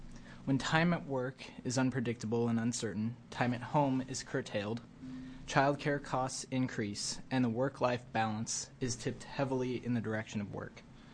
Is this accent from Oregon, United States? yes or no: yes; Oregon, United States; I grew up in Oregon. I grew up in a well-off family